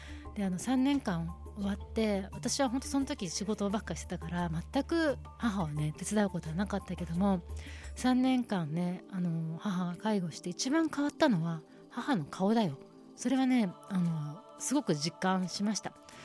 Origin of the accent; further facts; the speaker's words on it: Chiba, Japan; 私の実家は千葉なんですけども